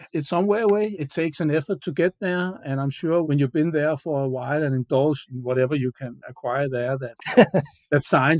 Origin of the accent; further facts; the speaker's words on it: Copenhagen, Capital Region of Denmark, Denmark; born there; English is a second language; Yeah, I was born in Copenhagen, just on the other side of the water here in Denmark.